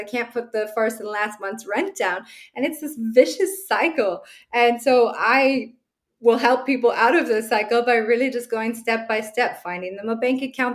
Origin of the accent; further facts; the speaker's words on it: Canada; now in Germany; as a Canadian